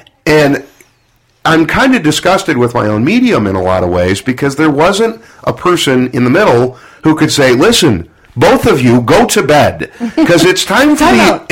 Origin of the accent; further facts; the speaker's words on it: Michigan, United States; I don't want to live outside of my home state. This is home for me, and I love the area of Lansing. I love the area of Ludington in the summer. Love the area of Frankenmuth. My favorite places in the world are all in Michigan.